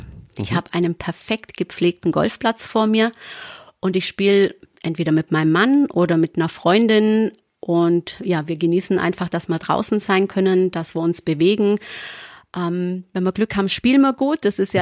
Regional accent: Memmingen, Bavaria, Germany; wollte dann wieder zurück ins Allgäu. Ich bin Allgäuerin aus Memmingen, ist Unterallgäu, nicht Oberallgäu, ist bei uns ein großer Unterschied.

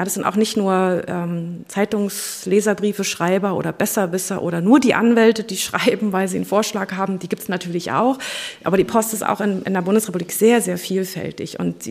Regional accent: Brandenburg, Germany; also das Buch ist natürlich getrieben gewesen von auch meiner Heimat, Ostdeutschland, Brandenburg und der Erfahrung dort

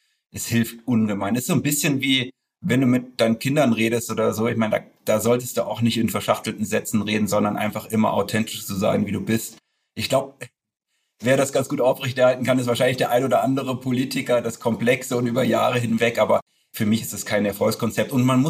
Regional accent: Hesse, Germany; Nun komme ich aus der Nähe von Frankfurt, deswegen kenne ich auch noch alles drüber hinaus.

